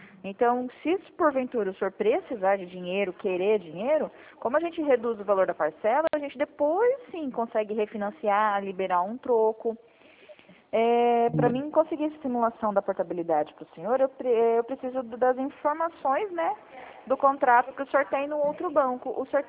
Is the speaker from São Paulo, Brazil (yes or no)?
yes; Santa Bárbara d'Oeste, São Paulo, Brazil; eu sou de Santa Bárbara